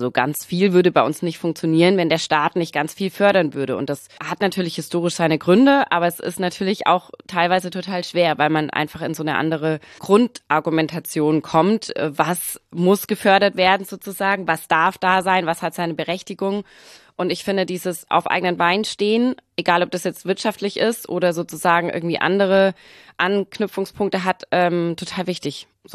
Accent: Baden-Württemberg, Germany; moved away as an adult; now in Hamburg, Germany; ich komme aus dem Schwabenländle und bin aber schon einige Jahre irgendwann mal dann nach Hamburg gezogen, auch wegen Studium, auch wegen der Arbeit.

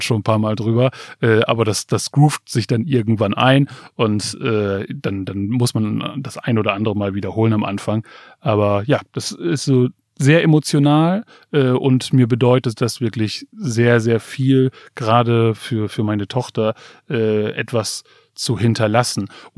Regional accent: Aurich, Lower Saxony, Germany; in der Jugend, in meiner Heimat, dann in meinem Fall Aurich aus Friesland, schön beschaulich.

